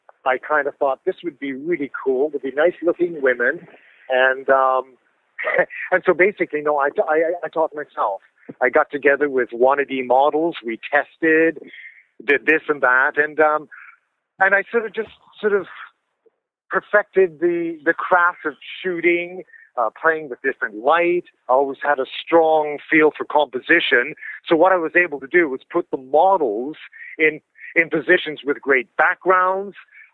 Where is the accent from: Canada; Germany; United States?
Canada; Vancouver, British Columbia; also born or lived in United Kingdom; now in London, United Kingdom; I am British. I'm practicing my North American accent as we speak. No, I was born in this country, but through my teen years, I grew up in Vancouver, and the accent has stuck. So I've spent over half my life in London, but I still sound like a Vancouverite